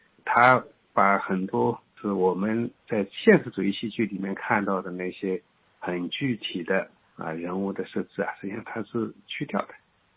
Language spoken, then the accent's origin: Chinese; China; 那么我们中国人可能一直是受的儒家教育吧